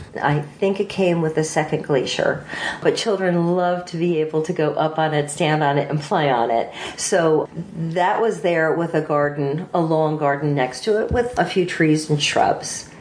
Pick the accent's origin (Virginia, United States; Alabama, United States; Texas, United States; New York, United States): New York, United States; Mamaroneck; now in Neversink, United States; I grew up in Mamaroneck in Westchester County.